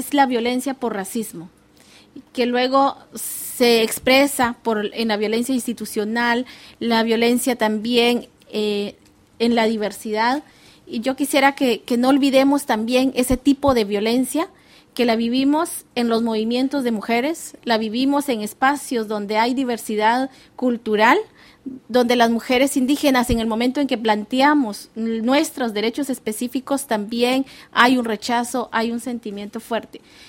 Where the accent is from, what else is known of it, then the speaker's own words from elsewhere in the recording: Guatemala; de Guatemala